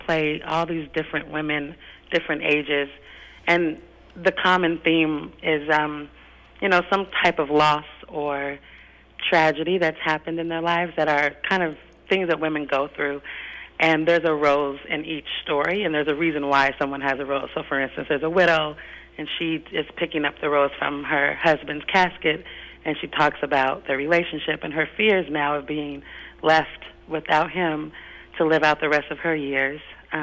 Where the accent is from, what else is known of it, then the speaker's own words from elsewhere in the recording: Portland, Oregon, United States; but the One Woman Show will be my own personal stories about growing up in Portland.